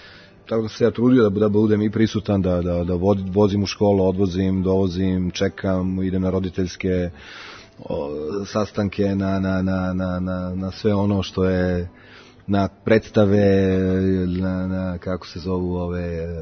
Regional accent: Belgrade, Serbia; ja kao neki stari, onaj koji sam odrastao ovde u Beogradu

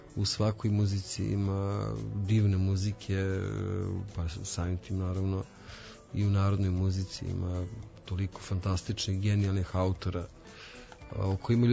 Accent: Zemun, Belgrade, Serbia; kad sam pričao da sam odrastao u Zemunu

